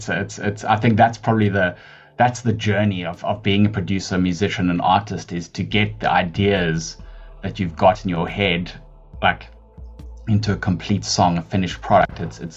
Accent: Johannesburg, Gauteng, South Africa; I actually grew up in Joburg. I'm a Joburg born and bred person. Yeah. Auckland Park was where I was born.

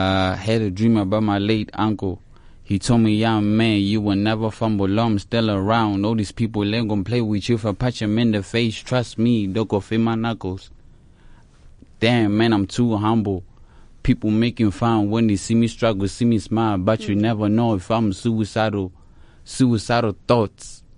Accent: Botswana; Like, I come from Botswana, yes, but I get most love from here.

